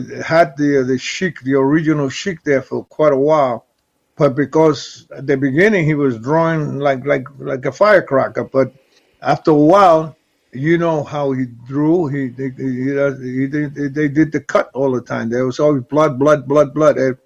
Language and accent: English; San Francisco, California, United States; I was in California. I was from San Francisco.